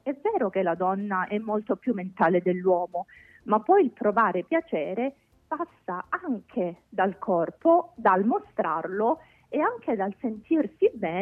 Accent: San Giovanni in Fiore, Calabria, Italy; Il mio paese si chiama San Giovanni in Fiore, così specifico.

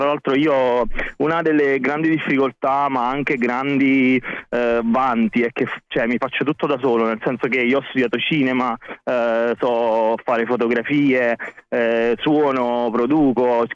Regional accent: Caserta, Campania, Italy; Sono di Caserta, vado a Roma

